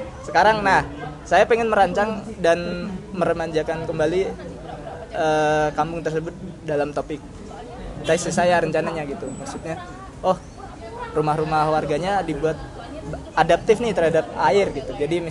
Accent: Demak, Central Java, Indonesia; salah satunya daerah saya sendiri yaitu di Demak itu di Jawa Tengah gitu

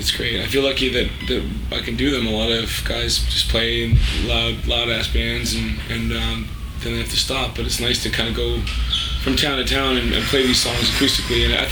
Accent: Atlantic Canada, Canada; We're from the East Coast, Canada. Like, we're just hosers, you know.

